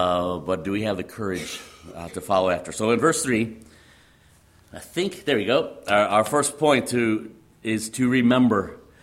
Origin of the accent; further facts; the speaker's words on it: Chicago, Illinois, United States; when I grew up in the Chicago area, there's a mentality in the Chicago area that is very different than it is here.